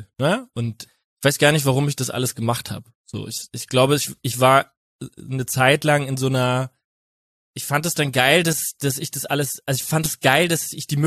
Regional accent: Winnweiler, Rhineland-Palatinate, Germany; aus Winnweiler aus der Pfalz, der irgendwie nicht fassen kann, dass das alles geht

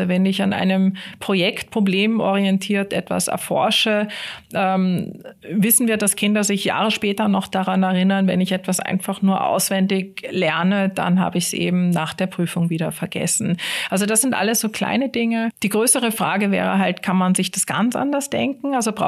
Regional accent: Cologne, North Rhine-Westphalia, Germany; aufgewachsen bin ich in Köln. Tatsächlich aber, bis ich eingeschult worden bin, war ich sehr, sehr oft auch in Wien. Meine Mutter kommt aus Wien, mein Vater aus Deutschland.

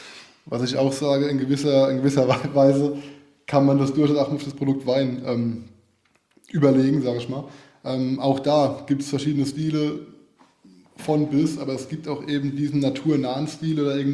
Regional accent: Rhineland-Palatinate, Germany; Also ich komme aus der Pfalz, bin auch da aufgewachsen.

